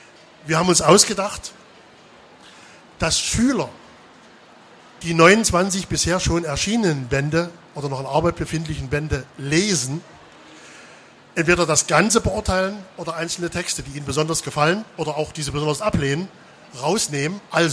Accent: Saxony-Anhalt, Germany; ich komme aus Sachsen-Anhalt

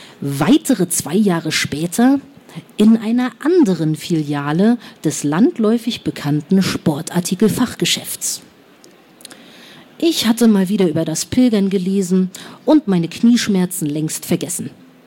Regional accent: Stralsund, Mecklenburg-Vorpommern, Germany; born there; Und ich selbst bin gebürtige Stralsunderin, bin Fischkopf.

